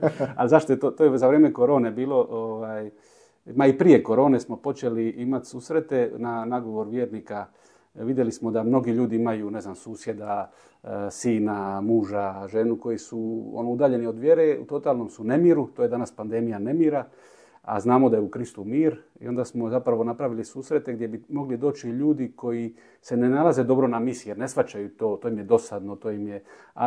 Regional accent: Split, Split-Dalmatia County, Croatia; also born or lived in North Macedonia; A rodom sam iz Splita.

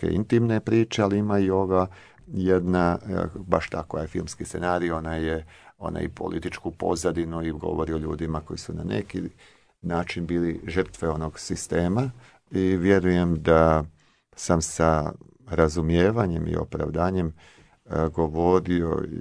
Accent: Slavonia, Croatia; Ja sam rođeni Slavonac, ali ja sam iz ove zapadne Slavonije

